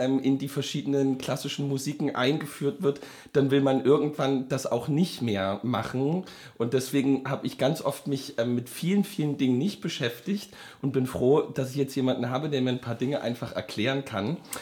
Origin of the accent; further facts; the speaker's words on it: Dresden, Saxony, Germany; born there; Ich bin in Dresden geboren